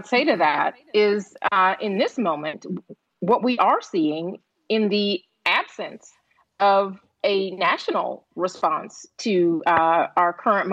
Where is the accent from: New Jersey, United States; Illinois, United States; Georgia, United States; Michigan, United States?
Georgia, United States; Atlanta; I mean, I'm from Atlanta, and I just wrote an opinion piece about my hometown